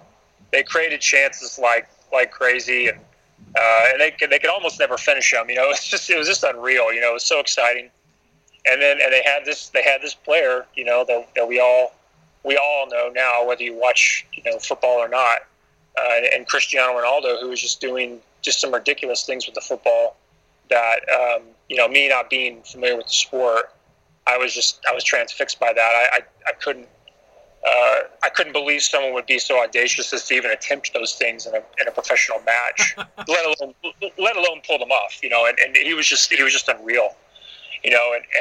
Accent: United States; accent: American; I'm an American, as you can plainly hear by the way I'm speaking.

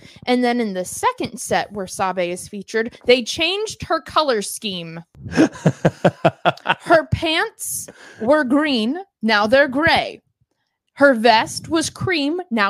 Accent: Michigan, United States; Look, I'm from West Michigan.

